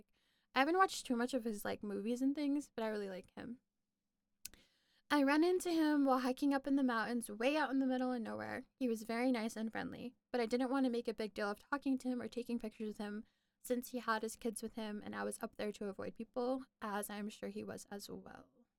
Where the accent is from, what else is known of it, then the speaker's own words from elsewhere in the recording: Nashville, Tennessee, United States; I'm from Nashville, and she was, of course, a legend.